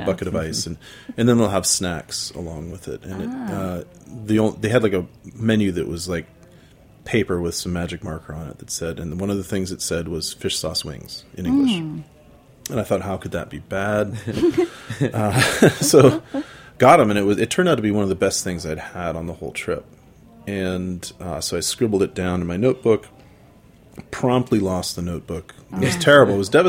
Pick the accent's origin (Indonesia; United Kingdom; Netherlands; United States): United States; as a honky American growing up, the idea of even eating offal is a difficult thing for some people to overcome.